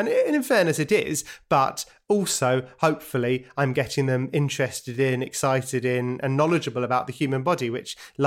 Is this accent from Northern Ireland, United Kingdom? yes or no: no; London, United Kingdom; also born or lived in Brighton; And then moved to South London, where I lived until I disappeared off to university.